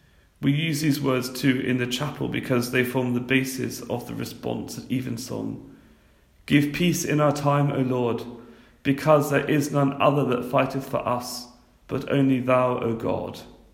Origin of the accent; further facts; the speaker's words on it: Northern Ireland, United Kingdom; I come from Northern Ireland and I remember too well the troubles.